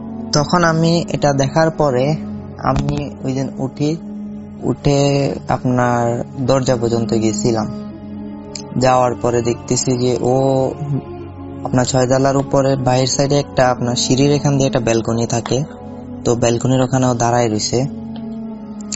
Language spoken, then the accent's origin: Bangla; Lakshmipur, Chittagong Division, Bangladesh; now in Oman; আমার বাড়ি হচ্ছে লক্ষ্মীপুরে, লক্ষ্মীপুর ভবানীগঞ্জ কোন একটা গ্রামে হবে, আমি গ্রামের নামটা বলতেছি না। তো আমি এখন বর্তমানে ওমানে কর্মরত অবস্থা আছি।